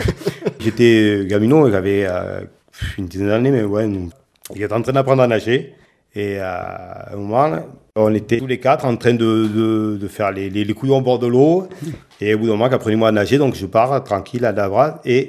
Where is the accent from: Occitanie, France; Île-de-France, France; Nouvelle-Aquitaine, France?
Occitanie, France; Je suis originaire d'Ouverac dans le Lot. J'habitais donc à côté de la Dordogne, à quelques centaines de mètres. Maintenant, j'ai migré. La vie familiale m'a fait que je suis monté sur le Causse.